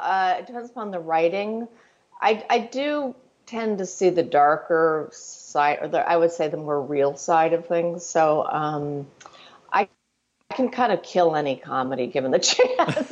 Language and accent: English; Connecticut, United States; I grew up in Connecticut, which, was 45 minutes outside of New York.